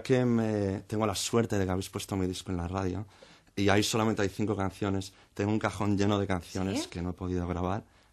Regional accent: Spain; Y ahora estoy aquí y la verdad es que mi acento ha mejorado bastante. Antes no se creían ni que era español, ¿no?

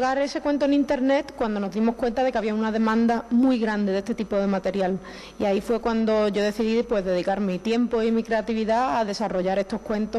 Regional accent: Cádiz, Andalusia, Spain; now in Madrid, Spain; Bueno, yo soy de Cádiz

